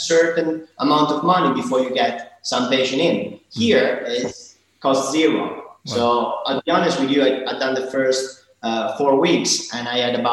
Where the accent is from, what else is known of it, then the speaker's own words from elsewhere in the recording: Italy; My hometown.